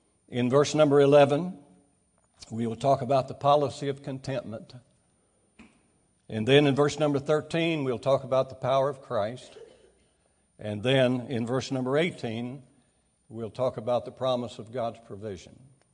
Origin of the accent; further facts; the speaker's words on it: Pratt, West Virginia, United States; But I grew up in Pratt, West Virginia.